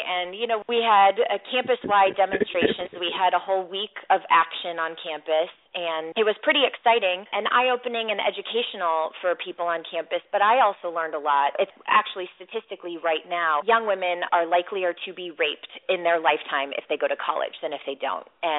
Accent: Midwest, United States; what about my community and growing up in the Midwest really stuck with me was really, again, being of service to my community.

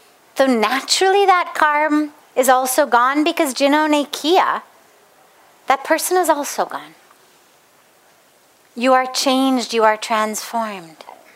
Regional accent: Los Angeles, California, United States; I'm from Los Angeles. We were back in LA for an event.

